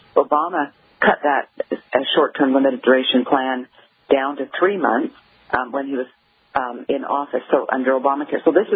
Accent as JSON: {"language": "English", "country": "Canada", "tie": "born or raised there", "said": "Well, I guess because, you know, I grew up in Canada."}